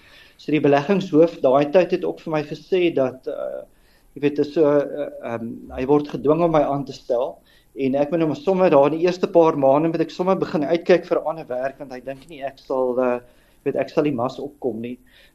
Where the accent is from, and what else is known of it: Potchefstroom, North West, South Africa; born or raised there